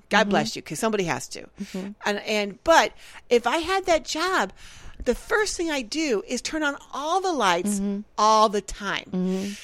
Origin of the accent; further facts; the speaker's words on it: Missouri, United States; Yes, I am from Missouri. Is that the Show Me State?